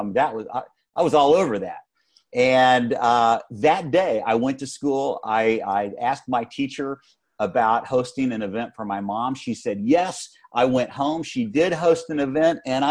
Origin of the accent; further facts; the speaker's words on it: Fort Worth, Texas, United States; I grew up in Fort Worth, Texas, Warren, and I was a little cowboy.